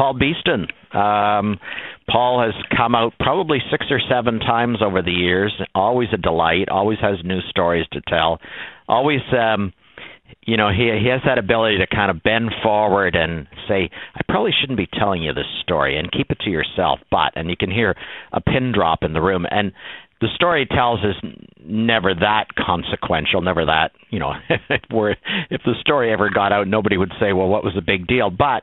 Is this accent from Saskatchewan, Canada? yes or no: no; Toronto, Ontario, Canada; I grew up in Toronto.